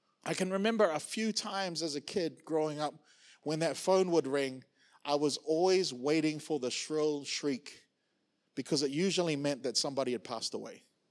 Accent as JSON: {"language": "English", "region": "Auckland", "country": "New Zealand", "tie": "born or raised there", "said": "when I was growing up in Auckland, New Zealand, some of you may remember this."}